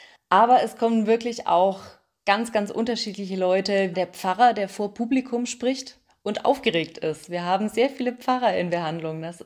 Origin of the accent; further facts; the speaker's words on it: Bavaria, Germany; dass ich sowohl das Standarddeutsch sprechen kann, als auch meinen Dialekt von früher. Weil wenn ich Freitagnachmittag frei habe, meine Eltern Besuch auf dem Bauernhof irgendwo in Bayern